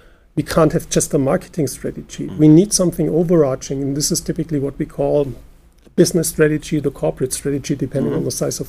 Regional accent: Germany; English is a second language; By the way, since we're from Germany, when you look at the German laws

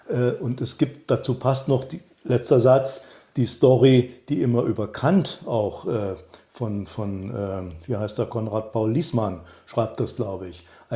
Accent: East Germany, Germany; ich bin ja in Ostdeutschland groß geworden, da war der Zugang zu westlicher Literatur sehr beschränkt.

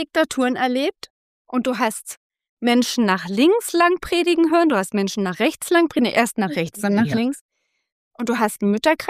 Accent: East Germany, Germany; born there; ich bin ja in der DDR geboren

